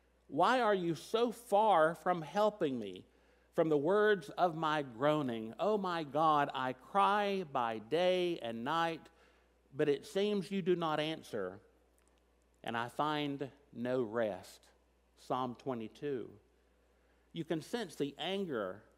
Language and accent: English; Tennessee, United States; And I will always be grateful to that small church I grew up in Tennessee